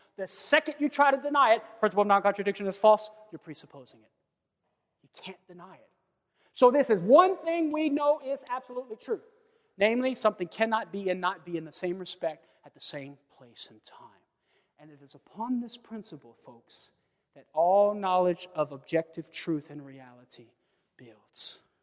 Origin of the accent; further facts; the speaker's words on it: Louisiana, United States; I'm coming from Louisiana, and we have a bunch of them, right?